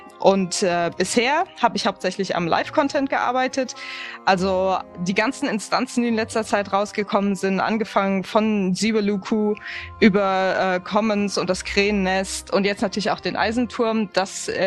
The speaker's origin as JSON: {"language": "German", "town": "Mainz", "region": "Rhineland-Palatinate", "country": "Germany", "said": "Ursprünglich bin ich aus Mainz, bin also ein echtes Mainzer-Mädchen."}